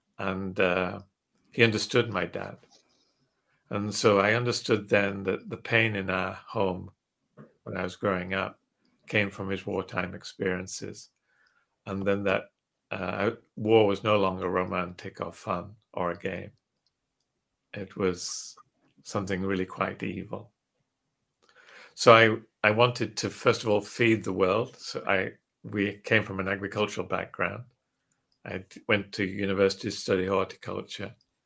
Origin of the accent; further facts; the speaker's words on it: North West England, United Kingdom; I grew up Roman Catholic in Lancashire, 70 miles south of the border